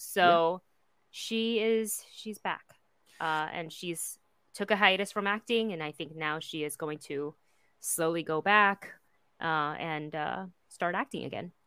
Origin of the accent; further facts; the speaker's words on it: Taiwan; It's like with being born and raised in Taiwan, and you kind of grow up around the even if you're a girl, be tough.